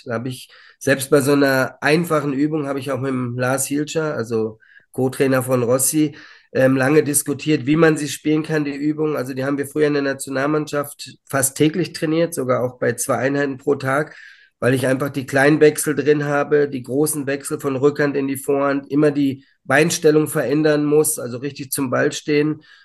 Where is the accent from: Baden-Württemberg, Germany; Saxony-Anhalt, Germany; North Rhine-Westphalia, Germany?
North Rhine-Westphalia, Germany; Hamm; born there; in Hamm spielte damals in meiner Geburtsstadt.